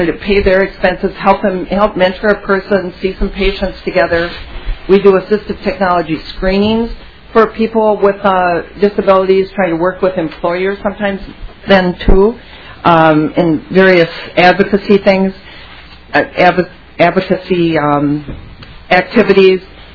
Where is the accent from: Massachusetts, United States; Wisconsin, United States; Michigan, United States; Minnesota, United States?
Minnesota, United States; Cold Spring; I'm from Cold Spring, Minnesota, sort of rural Stearns County.